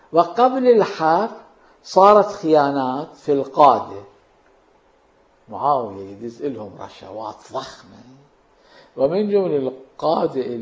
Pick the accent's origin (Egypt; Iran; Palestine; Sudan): Iran; يعني شلون السفاح عندنا في إيران